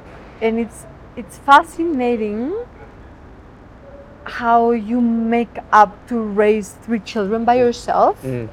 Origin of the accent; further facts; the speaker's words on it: Mexico; also born or lived in Vancouver, Canada; So I grew up in Mexico, lived my whole life in Mexico, but always hungry for travel.